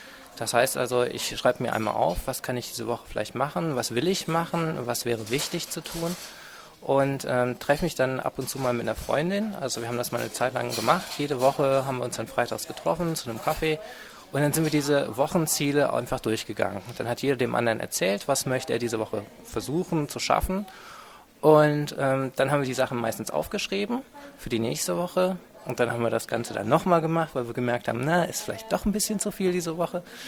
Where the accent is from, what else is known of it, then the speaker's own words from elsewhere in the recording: Aachen, North Rhine-Westphalia, Germany; now in Dresden, Germany; Ich komme ursprünglich aus Aachen und wohne jetzt in Dresden